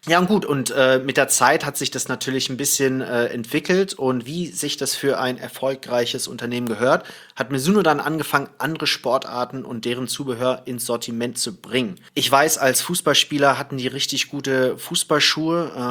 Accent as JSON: {"language": "German", "country": "Thailand", "tie": "born or raised there", "said": "Naja, ich bin ja im Ausland aufgewachsen, in Thailand"}